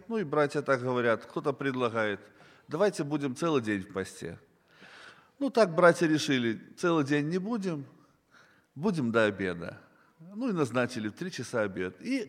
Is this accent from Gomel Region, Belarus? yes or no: no; Mogilev, Mogilev Region, Belarus; Я из Белоруссии, из города Могилева.